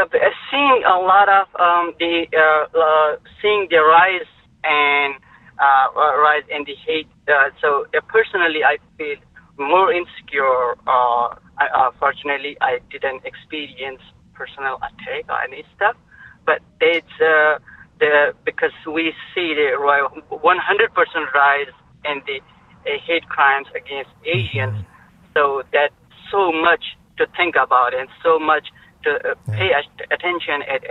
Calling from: Pakistan; English is a second language; moved away; I'm calling from Queens. I belong to Queens and New York, and originally from Pakistan, from the north, from the Himalayan mountains.

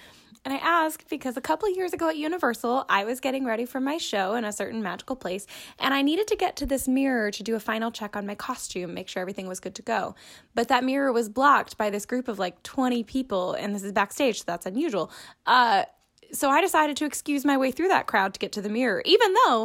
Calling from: Orlando, Florida, United States; I'm calling from Orlando, Florida.

